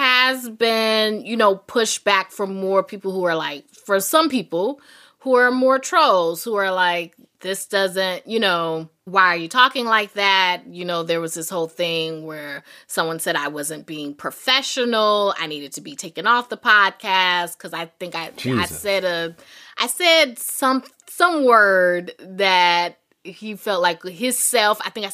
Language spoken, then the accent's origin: English; the South, United States; obviously, yes, I'm a Black woman. I'm from the South.